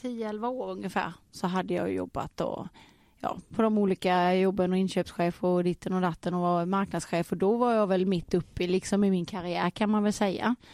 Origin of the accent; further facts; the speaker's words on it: Vetlanda, Jönköping County, Sweden; Jag är småländska från början, det hör de nog. Jag är från Vetlanda från början.